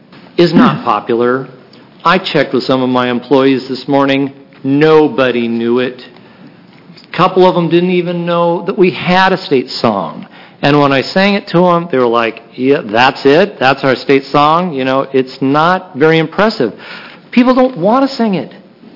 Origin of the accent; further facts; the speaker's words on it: McMinnville, Oregon, United States; I'm an internist from McMinnville. I was born in McMinnville, raised in McMinnville, and I've been practicing medicine in McMinnville now for the last 20 years.